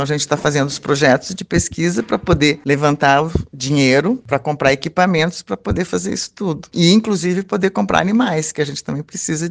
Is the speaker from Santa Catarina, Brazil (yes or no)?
yes; Santa Catarina, Brazil; also born or lived in Rio Grande do Sul; now in Brasília, Brazil; Eu sou gaúcha, mas criada aqui em Santa Catarina, mas há 40 anos vivendo em Brasília.